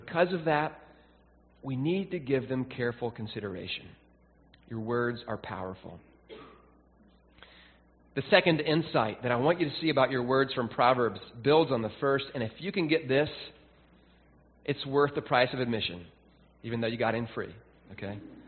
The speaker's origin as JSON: {"language": "English", "region": "Southern United States", "country": "United States", "tie": "born or raised there", "lives_now": "Long Island, United States", "said": "I had this stereotype from growing up in the South that people in the New York area were very cold and impersonal, and that means no conversation."}